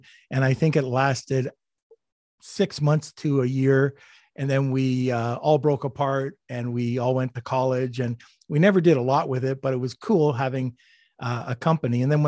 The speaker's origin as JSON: {"language": "English", "town": "Montreal", "region": "Quebec", "country": "Canada", "tie": "born or raised there", "also_born_or_lived": "Ontario", "said": "Well, I was born in Montreal, again in Canada, moved down to Ontario, moved back to Montreal. So I've been all over. So French, English."}